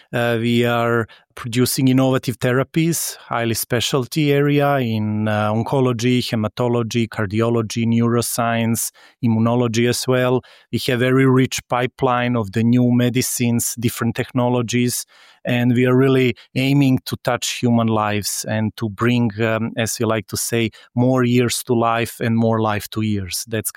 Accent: Serbia; now 3-4 years I'm in Bulgaria. So across three countries I have been living. Originally I'm from ex-Yugoslavia, also diversified and multi-ethnic background. I was born in Serbia.

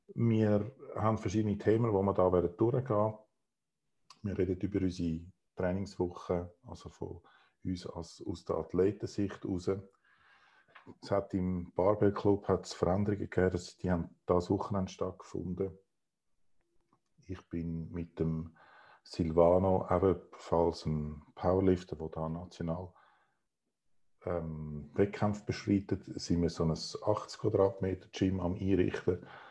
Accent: Zurich, Switzerland; Zürich-Agglomeration, ich zähle mich da nicht zu der Stadt Zürich, bin da aufgewachsen in der Agglomeration und lebe da und habe mein Büro.

